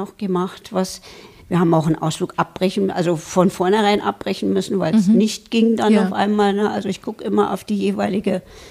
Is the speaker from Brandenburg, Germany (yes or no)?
yes; Frankfurt, Brandenburg, Germany; moved away as an adult; Ich bin groß geworden in Frankfurt an der Oder.